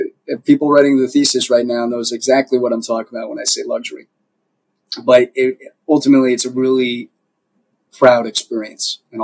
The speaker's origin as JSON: {"language": "English", "region": "Pennsylvania", "country": "United States", "tie": "born or raised there", "said": "Because also growing up in Pennsylvania in a blue collar town, we have seen the repercussions of poor, laborious practices"}